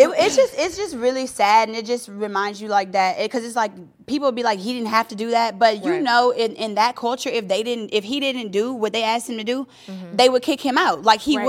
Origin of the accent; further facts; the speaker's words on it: Louisiana, United States; that made me so sad, obviously, because I'm from Louisiana, Southern University.